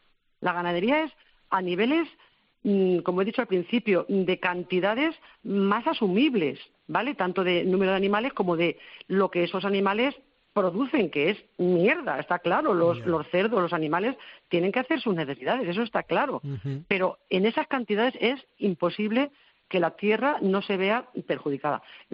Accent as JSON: {"language": "Spanish", "town": "Quintana del Rey", "region": "Castilla-La Mancha", "country": "Spain", "tie": "born or raised there", "said": "Mi pueblo, Quintana del Rey, es una zona vulnerable por el tema de los nitratos"}